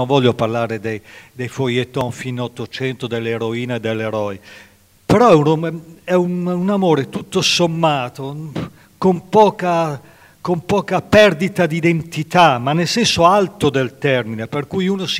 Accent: Milan, Lombardy, Italy; io parlo da milanese, da lombardo

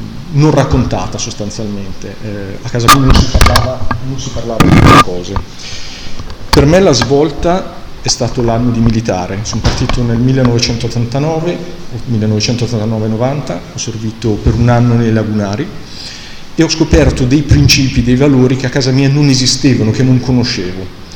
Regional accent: Milan, Lombardy, Italy; Classe 1969, sono di Milano.

